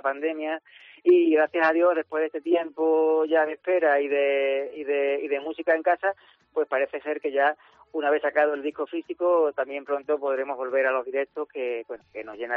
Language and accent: Spanish; Málaga, Andalusia, Spain; siempre intento recomendarle a la gente que visite mi tierra, porque, bueno, tanto en la costa como en la sierra tenemos los mejores manjares